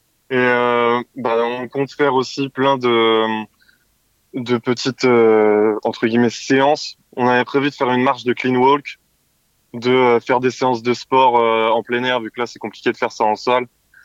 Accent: Pays de la Loire, France; On a grandi en Mayenne.

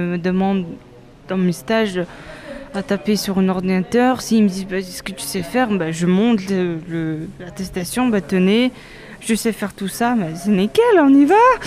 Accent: Mongolia; now in France; Je viens pas de France, je viens de Mongolie. Ça fait 4 ans et demi que je suis ici.

